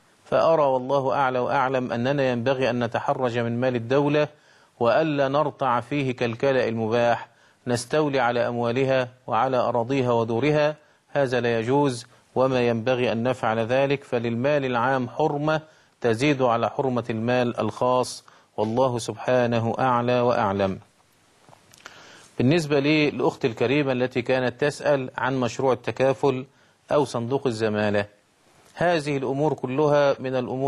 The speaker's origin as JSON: {"language": "Arabic", "country": "Egypt", "said": "وعندنا في مصر القانون المصري بيمنع وضع اليد على أملاك الدولة"}